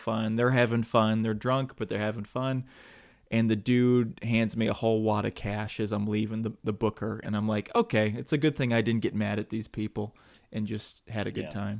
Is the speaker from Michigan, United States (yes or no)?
yes; Michigan, United States; I'm from Michigan.